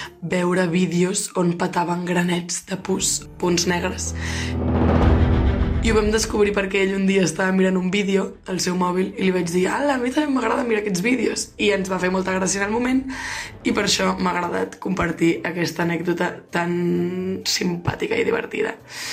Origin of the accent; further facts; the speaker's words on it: Barcelona, Catalonia, Spain; de Barcelona